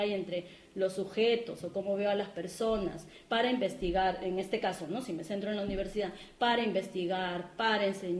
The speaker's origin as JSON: {"language": "Spanish", "country": "Peru", "said": "en mi país, en el caso del Perú"}